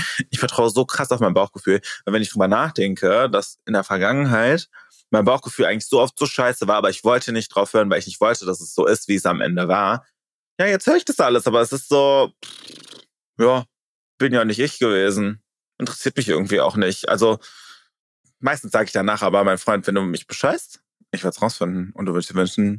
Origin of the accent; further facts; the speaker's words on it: South Korea; Ich bin Koreanerin.